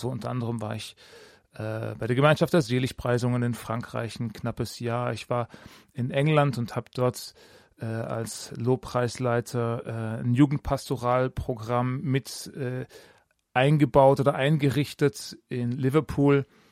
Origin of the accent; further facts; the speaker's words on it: Ravensburg, Baden-Württemberg, Germany; Also ich bin in Ravensburg aufgewachsen.